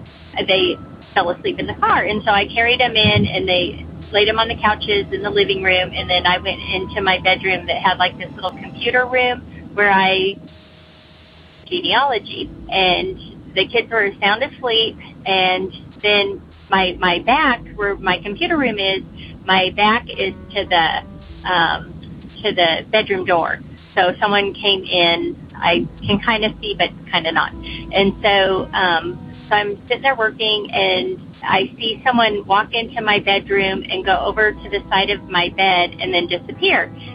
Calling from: Virginia, United States; I'm calling from Southwestern Virginia.

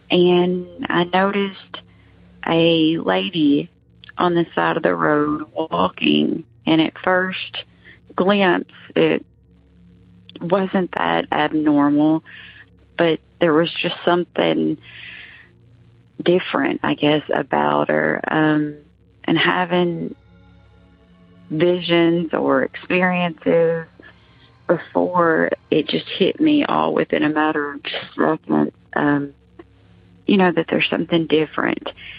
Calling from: Kentucky, United States; I'm calling from Kentucky. I have called in a few times over the years.

